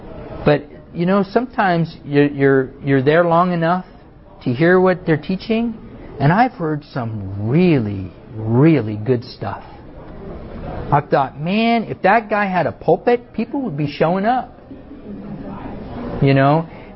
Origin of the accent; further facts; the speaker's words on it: Fresno, California, United States; because I grew up in Fresno, I know a lot of the churches there.